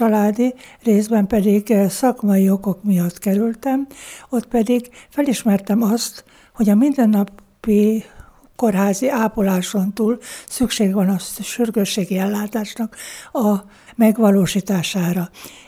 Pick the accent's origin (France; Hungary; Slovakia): Hungary; Miskolc, Borsod-Abaúj-Zemplén; Itt születtem, gyerekkoromat, óvodáimat már itt kezdtem, Miskolc-Beletes származom, az egy nagy kulturális központ volt már akkor.